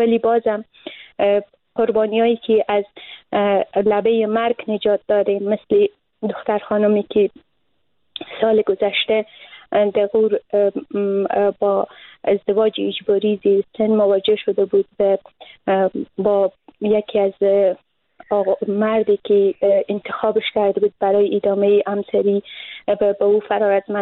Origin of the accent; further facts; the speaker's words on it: Afghanistan; ما زنا اوقدر به محیط افغانستان و به محیط فرهنگی کشورمان متاسفانه در دهه‌های جنگ قربانی شده ایم